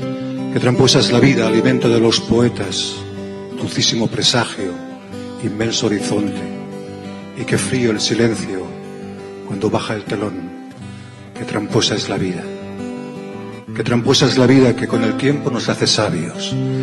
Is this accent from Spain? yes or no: yes; Catalonia, Spain; Soy catalán, vengo en son de paz.